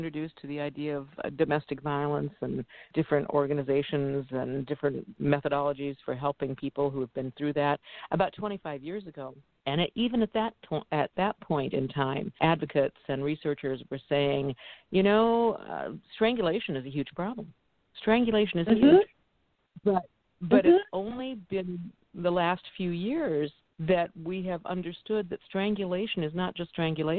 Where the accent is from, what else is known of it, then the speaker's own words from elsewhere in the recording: Ohio, United States; This guest is from Ohio, my home state.